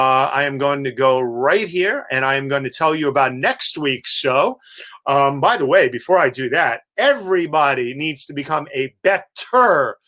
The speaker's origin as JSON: {"language": "English", "town": "New York City", "region": "New York", "country": "United States", "tie": "born or raised there", "said": "being a New Yorker that I am and having grown up in New York in its heyday and everything else"}